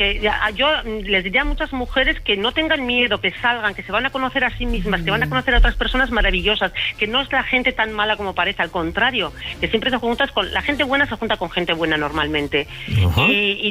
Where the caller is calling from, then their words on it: Pamplona, Navarre, Spain; De Iruña, Pamplona, sí.